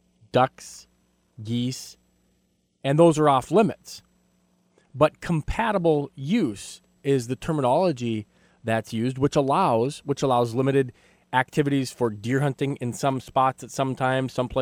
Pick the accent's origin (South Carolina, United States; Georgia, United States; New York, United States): New York, United States; And I grew up in the Cayuga area, and I'd seen Tewaukin Refuge all my life, and those are off limits, almost a sanctuary.